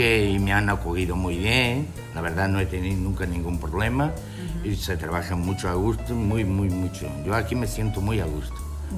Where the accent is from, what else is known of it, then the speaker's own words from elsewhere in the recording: Elvas, Portalegre District, Portugal; Spanish is a second language; now in Badajoz, Spain; Sí, yo soy de Elvas. Vamos, no soy de muy lejos, portugués, de Elvas, de la ciudad aquí al lado.